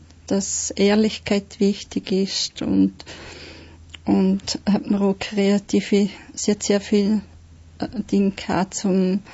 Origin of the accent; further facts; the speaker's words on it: Götzis, Vorarlberg, Austria; also born or lived in Haag; Ich bin in Haag geboren und war ein lediges Kind und bin an den Pflegeplatz gekommen nach Götzis.